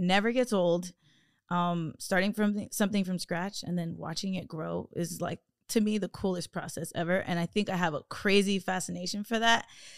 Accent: Miami, Florida, United States; I'm from Miami. We don't play that.

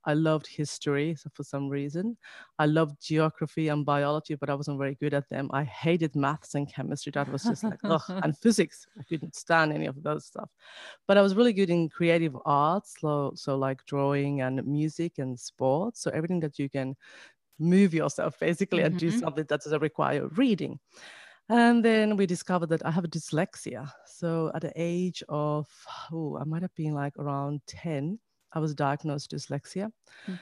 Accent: Finland; moved away as an adult; now in Australia; So I'm originally from Finland, although I'm recording this from the New South Wales South Coast in Australia.

